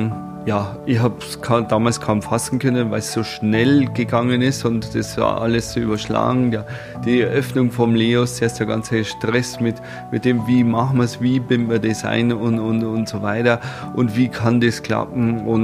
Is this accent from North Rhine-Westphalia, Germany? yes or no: no; Stachelsried, Bavaria, Germany; also born or lived in Neukirchen bei Heiligenblut; ich bin gebürtig in Neukirchen bei Heiligenblut aufgewachsen in Stachelsried. Bin mittlerweile auch schon 53, bald 54 Jahre alt